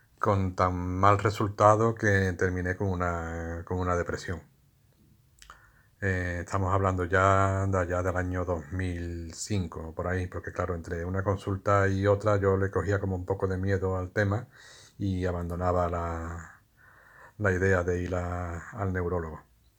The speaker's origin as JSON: {"language": "Spanish", "town": "Seville", "region": "Andalusia", "country": "Spain", "said": "tengo 57 años, soy de Sevilla"}